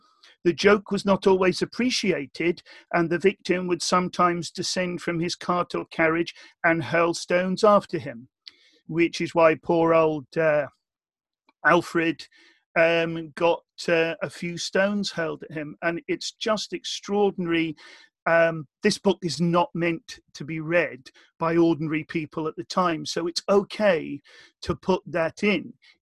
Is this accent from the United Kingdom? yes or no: yes; Southampton, South East England, United Kingdom; moved away as an adult; I come from Irish immigrant parents, born and brought up in Southampton, England, and then moving further north and stepping over the border in 1990